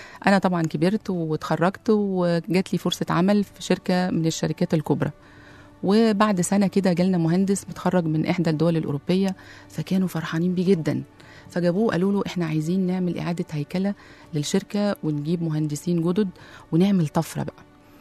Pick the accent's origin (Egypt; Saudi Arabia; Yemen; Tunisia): Egypt; Upper Egypt; ده أنا سمرة وبابا يسمر، ده احنا من الصعيد أصلا،